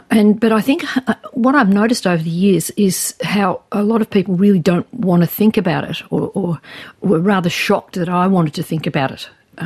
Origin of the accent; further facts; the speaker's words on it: Geelong, Victoria, Australia; Geelong's my hometown. And I don't go there anymore. Both my parents have died and the family's long left the town.